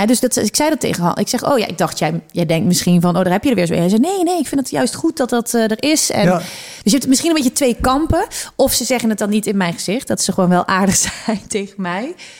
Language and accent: Dutch; Leende, North Brabant, Netherlands; Nou, niet in een ton letterlijk, maar ik kom dus uit Leende.